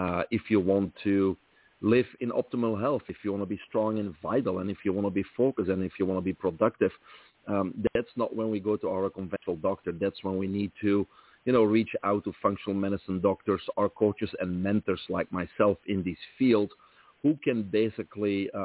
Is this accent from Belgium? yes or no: yes; Belgium; accent: Belgian; I grew up in Belgium, from there the accent, right? And it was a single family home.